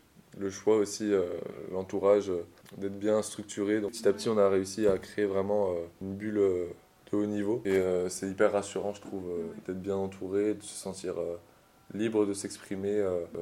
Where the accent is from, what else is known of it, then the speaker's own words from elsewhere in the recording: Martigues, Provence-Alpes-Côte d'Azur, France; je suis de Martigues, du coup, et de la Couronne plus précisément, où il y a une grande plage où tous les Marseillais viennent l'été